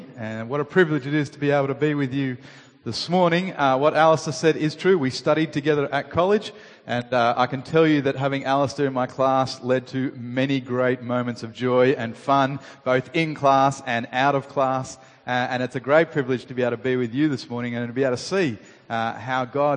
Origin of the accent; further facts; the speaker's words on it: Australia; I am Australian.